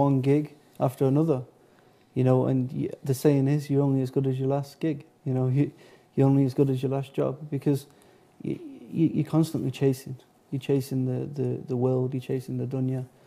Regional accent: Manchester, North West England, United Kingdom; So, but I'm born and bred in Manchester, England.

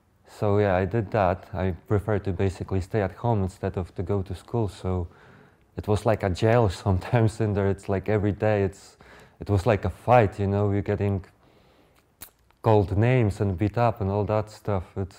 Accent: Radom, Masovian Voivodeship, Poland; English is a second language; I was born and raised in Poland, a small city called Radom. Both of my parents are Polish.

